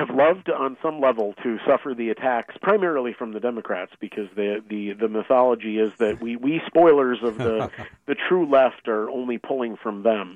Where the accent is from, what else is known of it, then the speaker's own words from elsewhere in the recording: Ottawa, Ontario, Canada; I did spend my school years in Ottawa, Ontario.